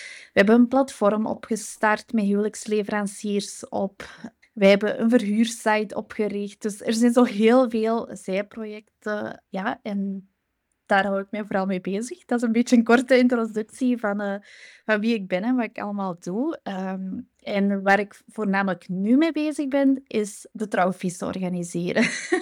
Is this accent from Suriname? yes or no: no; Flanders, Belgium; accent: Flemish; ik kom uit België. Dus sorry voor mijn Vlaams sappig accent.